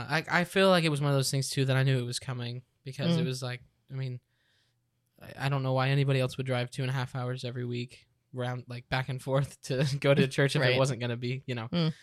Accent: Cape Coral, Florida, United States; pretty much my whole life growing up in Cape Coral

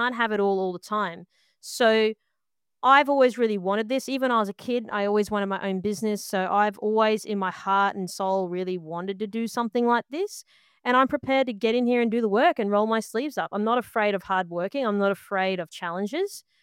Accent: Queensland, Australia; and my mum's Italian. So again, they migrated here as well to do cane farming. Hence the reason why I was brought up in Queensland, because I come from a farmer's background effectively.

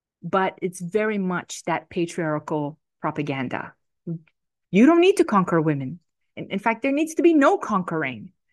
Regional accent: Romania; the guy that was hiding out in my home country of Romania.

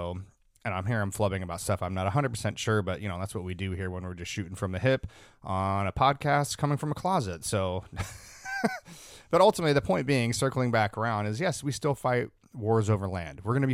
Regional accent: United States; my European histories lacks, I am an American, so forgive me.

